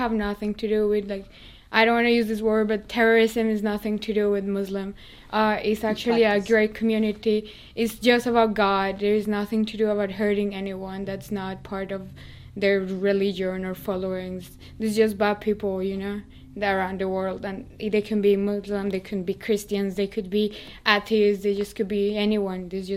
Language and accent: English; Colombia; first language Spanish; English is a second language; I'm from Colombia. I actually speak Spanish.